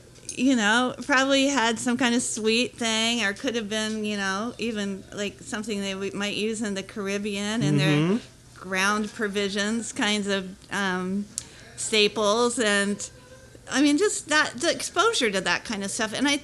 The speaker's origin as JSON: {"language": "English", "region": "East Coast", "country": "United States", "tie": "born or raised there", "said": "salmon disappeared when I was growing up on the East Coast, and I'd never had salmon."}